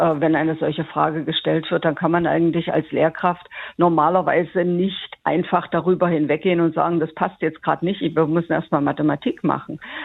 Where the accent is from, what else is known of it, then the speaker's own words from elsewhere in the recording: Germany; Also ich komme aus der DDR und ich habe in der Schule Zivilverteidigung gehabt